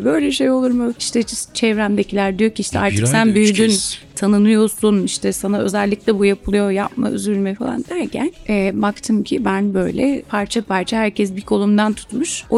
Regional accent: Beyoğlu, Istanbul, Turkey; Aşığım Beyoğlu'na ben. Çok seviyorum. Ve hala da korunmasından yanayım. Oralarda büyüdüm

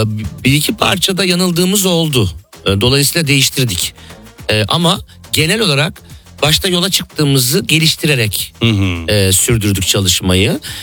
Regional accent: Istanbul, Turkey; Çünkü bir Karadeniz mahallesinde büyüdüm. Çok, şeyde İstanbul'un

